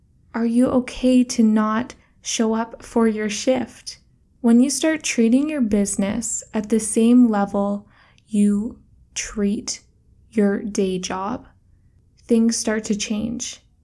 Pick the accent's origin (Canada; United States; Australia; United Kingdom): Canada; now in Bali, Indonesia; Right now, I'm in Bali, Indonesia. I am from Canada, but I've been living here 4 months.